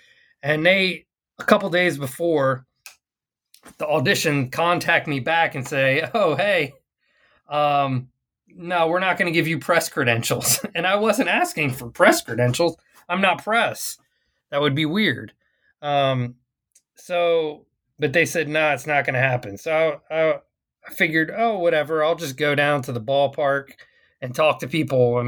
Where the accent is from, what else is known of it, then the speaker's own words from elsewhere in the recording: Arlington, Texas, United States; it came to my hometown. So Arlington, Texas is the place kind of in the Dallas-Fort Worth metroplex